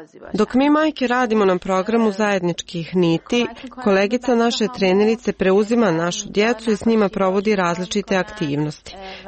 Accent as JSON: {"language": "Bosnian", "country": "Afghanistan", "lives_now": "Bihać, Bosnia and Herzegovina", "said": "Dolazim iz Afganistana. Od 1. oktobra sam u Bihaću."}